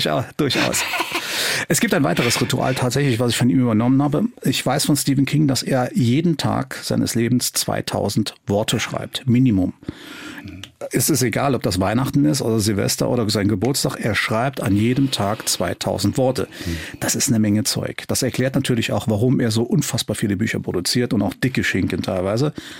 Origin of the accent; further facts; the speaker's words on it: Saarlouis, Saarland, Germany; Ich komme ja aus Saarlouis, Stadtteil Roden. Das liegt relativ nah an der Dillinger Hütte.